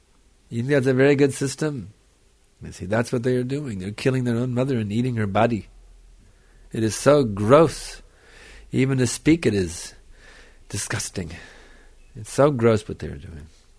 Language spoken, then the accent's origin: English; Texas, United States; I mean, I'm from Texas. You can imagine. Marlboro Man country, you see.